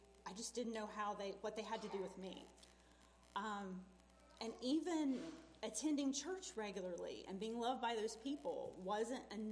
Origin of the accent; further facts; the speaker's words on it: Macon, Georgia, United States; I grew up down south in Macon, Georgia. Spent most of my growing up years there in Macon.